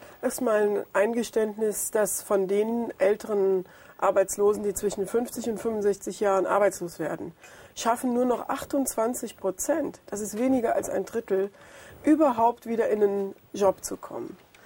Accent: Rhineland-Palatinate, Germany; Ich komme ja auch aus Rheinland-Pfalz wie er.

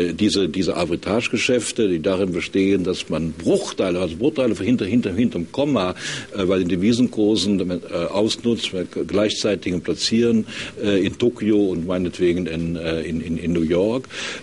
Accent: Germany; wir sind als Deutsche immer so furchtbar stolz

